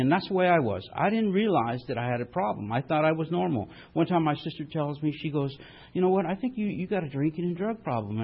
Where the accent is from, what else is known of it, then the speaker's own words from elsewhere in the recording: San Jose, California, United States; born there; and I was born in San Jose, California, and to Mexican, and I speak fluent Spanish, and we grew up poor.